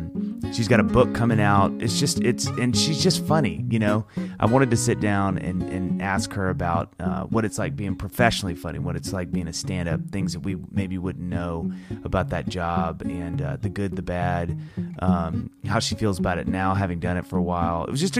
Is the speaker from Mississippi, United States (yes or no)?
yes; Mississippi, United States; It's because I grew up in Mississippi.